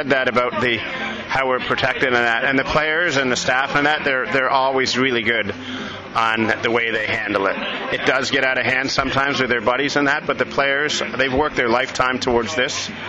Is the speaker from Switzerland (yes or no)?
no; Canada; Hey, I was born in Canada, grew up in Canada, play hockey in Canada